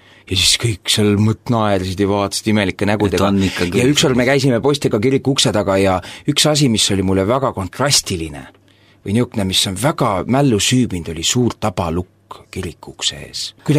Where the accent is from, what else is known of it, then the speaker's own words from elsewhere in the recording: Kuimetsa, Rapla County, Estonia; also born or lived in Tallinn; Raplas olen sündinud ja minu kodukoht on siis Kuimetsa ja ma olen seal ka üles kasvanud ja ma olen ka seal elanud. Koolipõlves sai ka Tallinnas elatud ja peale seda natukene, nii et olen ka Tallinnas siis mingi aeg elanud. Nüüd ma olen omadega tagasi siis oma kodukohas Kuimetsas